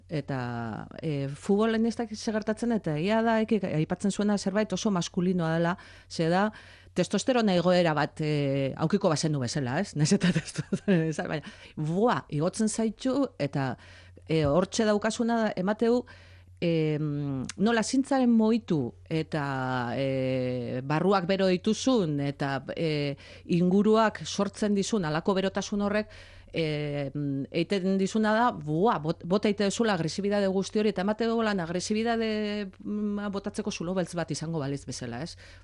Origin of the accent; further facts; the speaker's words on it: Eibar, Basque Country, Spain; Ni adibidez Eibartarra naiz